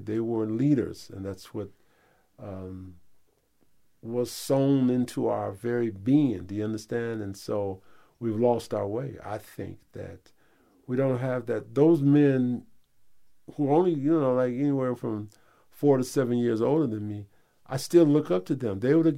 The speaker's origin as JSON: {"language": "English", "town": "Detroit", "region": "Michigan", "country": "United States", "said": "I'm from Detroit. They're from Iron Mountain."}